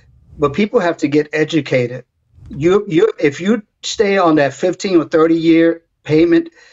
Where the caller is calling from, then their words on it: Spring Hill, Florida, United States; I'm calling in from Florida.